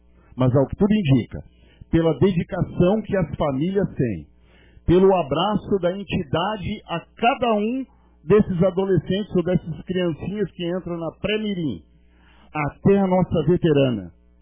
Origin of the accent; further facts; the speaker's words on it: Rio Grande do Sul, Brazil; não somos de família tão tradicional, gauchesca, mesmo sendo gaúcho nato